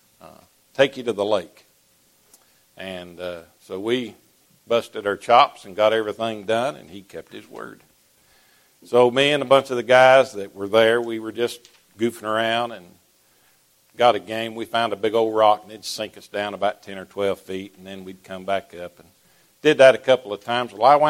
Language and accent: English; North Carolina, United States; I'm from Western North Carolina, hillbilly up in the Great Smoky Mountains. That's where I'm from.